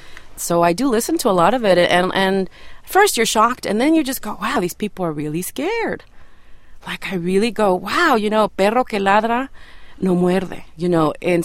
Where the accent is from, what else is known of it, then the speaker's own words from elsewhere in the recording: Los Angeles, California, United States; For example, I grew up in Boyle Heights.